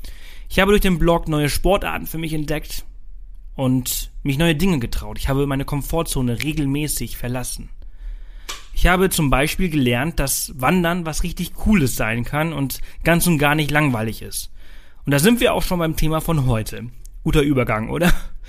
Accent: Balearic Islands, Spain; Früher bin ich viel zwischen Mallorca und Deutschland geflogen. Ich bin ja auf Mallorca aufgewachsen und meine Großeltern haben in Deutschland gelebt.

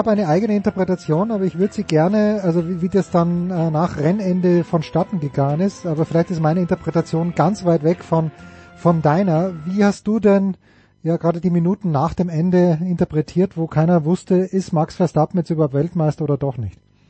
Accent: Austria; Ich als Österreicher

